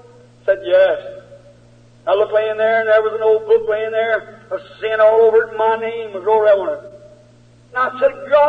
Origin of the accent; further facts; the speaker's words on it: United States; That's right. I'm an American.